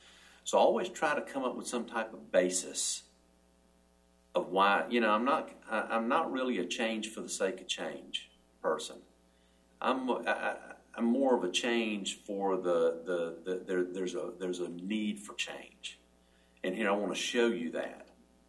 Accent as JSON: {"language": "English", "region": "Georgia", "country": "United States", "tie": "born or raised there", "said": "I was sweeping the floor in a generating plant back in my hometown in South Georgia."}